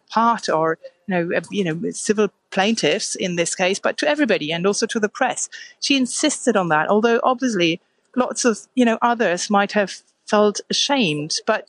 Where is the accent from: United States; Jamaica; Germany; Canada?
Germany; but also abroad, you know, in my home country, Germany